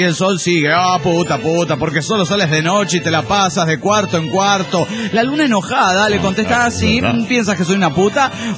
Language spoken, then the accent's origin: Spanish; Turmero, Aragua, Venezuela; de Turmero, Venezuela.